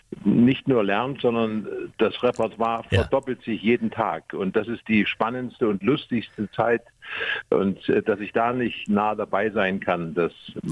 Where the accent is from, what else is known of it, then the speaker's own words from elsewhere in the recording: Thuringia, Germany; Ich bin aus Thüringen und Thüringen ist, wer die Landkarte kennt, weiß, dass das Mitteldeutschland ist.